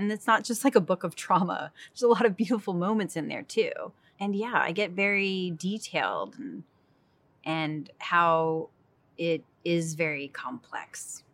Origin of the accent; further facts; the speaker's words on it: Rhode Island, United States; born there; I was born in Rhode Island.